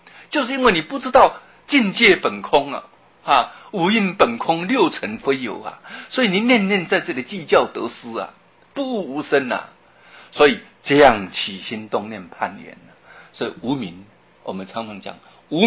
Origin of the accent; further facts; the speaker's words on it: Taiwan; 所以我们台湾话有一句俗话说，